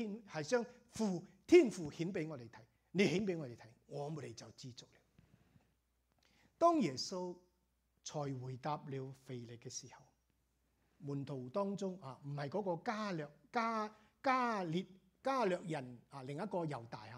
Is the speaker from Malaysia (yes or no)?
yes; Malaysia; 我最多跟你说的东西都在地上，我是马来西亚来的。